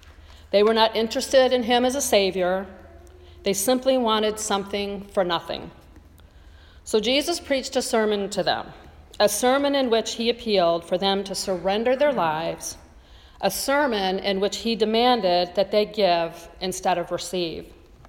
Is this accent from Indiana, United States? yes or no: no; Las Vegas, Nevada, United States; many of you know that that's where I'm from. Las Vegas is my hometown.